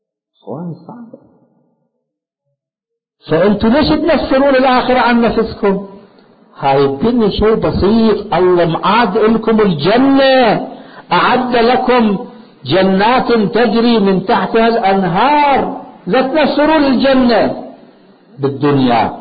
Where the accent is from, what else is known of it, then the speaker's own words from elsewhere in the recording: Karbala, Karbala Governorate, Iraq; كان عندنا في كربلاء شخص